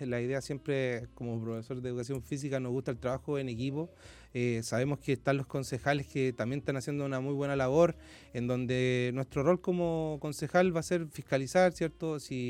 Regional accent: Valparaíso, Chile; como nacido y criado en Valparaíso, siempre tiene un enamoramiento por la ciudad.

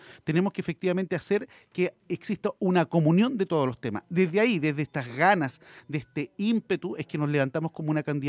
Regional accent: Quillota, Valparaíso, Chile; Me vine de Quillota, yo soy quillotano

